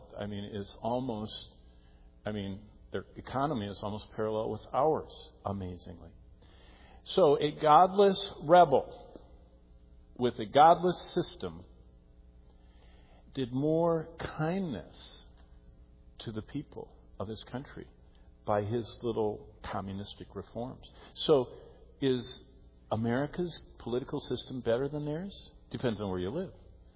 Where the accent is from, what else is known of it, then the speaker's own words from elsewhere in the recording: United States; because we're so American, and I'm thankful to be American, I'm glad that the Lord put me here